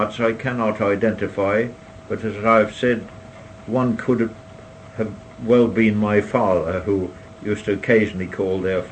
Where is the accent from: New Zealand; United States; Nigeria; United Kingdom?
United Kingdom; Dersingham, East of England; born there; I was born in Dersingham.